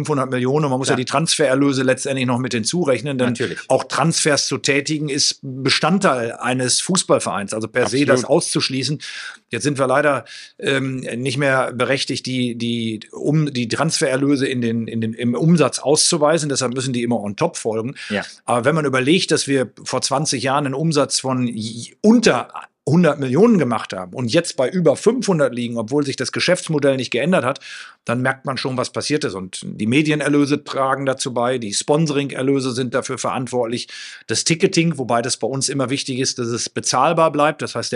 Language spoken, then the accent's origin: German; Münster, North Rhine-Westphalia, Germany; Ich komme ja aus Münster. Mein Heimatverein ist Preußen Münster.